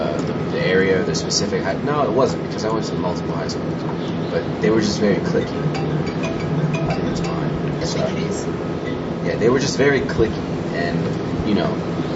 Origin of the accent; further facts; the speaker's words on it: Los Angeles, California, United States; born there; Well, yeah, I was born in Los Angeles.